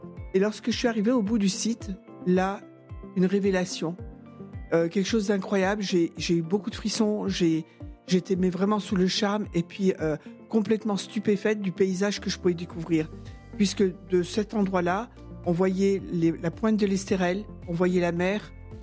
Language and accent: French; Grand Est, France; now in Côte d'Azur, France; j'étais originaire de la Lorraine, même si maintenant il y a plus de 60 ans que je suis ici, mais j'étais originaire de la Lorraine